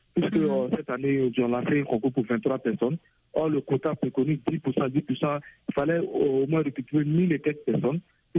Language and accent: French; Burkina Faso; chez nous au Burkina Faso